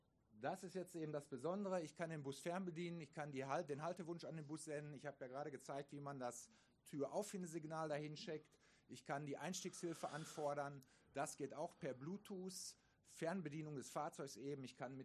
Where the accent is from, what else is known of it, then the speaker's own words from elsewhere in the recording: North Rhine-Westphalia, Germany; Sie hören ja, ich komme aus dem Ruhrgebiet.